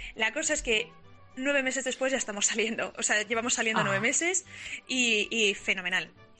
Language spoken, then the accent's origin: Spanish; Madrid, Community of Madrid, Spain; cuando somos los dos de Madrid